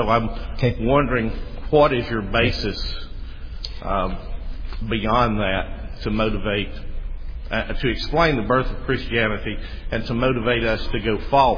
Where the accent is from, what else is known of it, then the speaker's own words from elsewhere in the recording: Alabama, United States; I hope my accent is not as far removed, being from North Alabama, from the British accent.